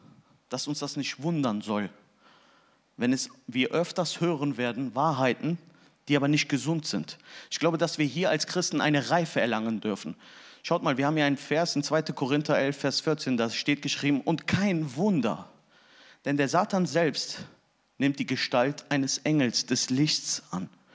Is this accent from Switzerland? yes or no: no; Turkey; Hey, ich bin Türke, Leute.